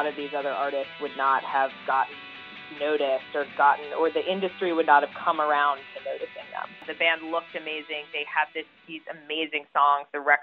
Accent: New Mexico, United States; moved away as an adult; I'm from New Mexico. I grew up, you know, Southwestern girl, kind of enamored of big city life. And I moved to Philadelphia to go to college.

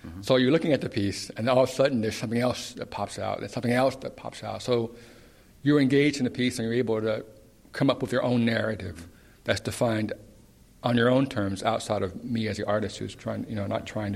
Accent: the South, United States; Growing up in the South, I remember my father used to say

